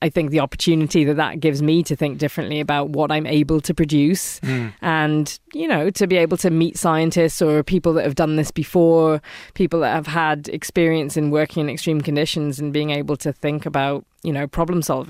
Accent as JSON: {"language": "English", "town": "Ballinadee", "region": "Munster", "country": "Ireland", "tie": "born or raised there", "also_born_or_lived": "Cork", "said": "So I was born in Cork City, didn't spend very long in there. I actually grew up in a house called Rathraut, just outside of Ballinadee near Bandon."}